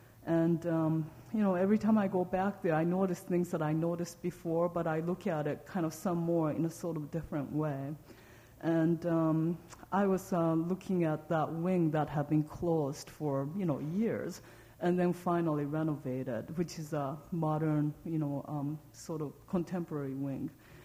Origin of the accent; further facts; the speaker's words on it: Japan; I grew up in Japan.